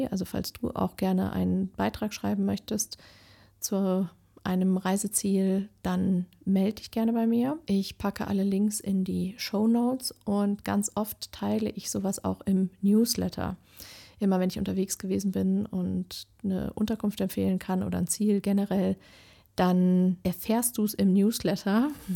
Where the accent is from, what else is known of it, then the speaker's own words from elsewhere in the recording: North Rhine-Westphalia, Germany; das Siegerland, was ja meine Heimat ist